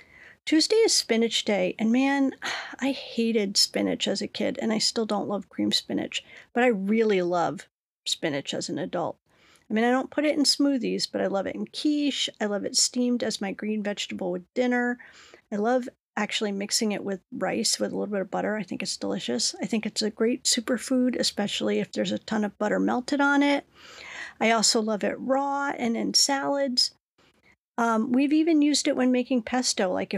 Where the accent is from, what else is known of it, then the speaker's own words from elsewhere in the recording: Lyme, Connecticut, United States; I am from Lyme, home of Lyme disease.